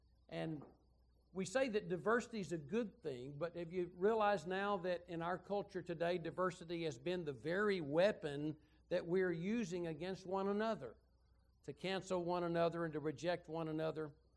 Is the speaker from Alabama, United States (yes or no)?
yes; Phenix City, Alabama, United States; We're from Phoenix City, Alabama. It's a little town just across the river from Columbus, Georgia